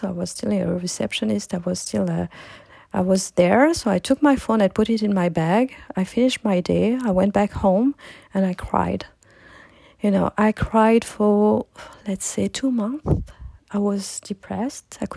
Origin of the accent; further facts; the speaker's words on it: France; also born or lived in Morocco; I was born in Morocco, but I spent all my life in France, and we didn't speak that much Arabic at home. We were, you know, we have the culture, we are Muslim